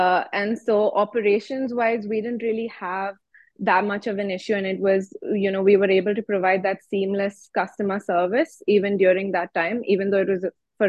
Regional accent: Dubai, United Arab Emirates; But I'm born and raised in Dubai.

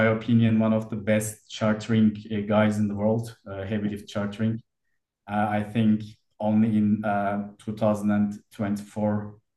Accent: Turkey; I'm originally from Turkish, born and raised in Turkey, and I graduated from maritime faculty in a university in Izmir, Dokuz Eylül University, and started my career in Istanbul

